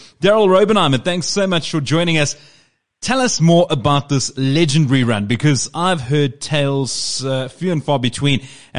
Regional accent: Eastern Cape, South Africa; I'm originally from the Eastern Cape, so I know the area fairly well.

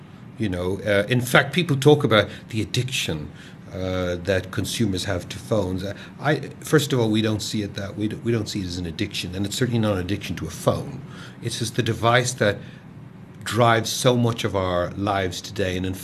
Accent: Ireland; accent: Irish; moved away as an adult; now in South Africa; Well, the South African input is me. although my accent is Irish, I've lived here 26 years.

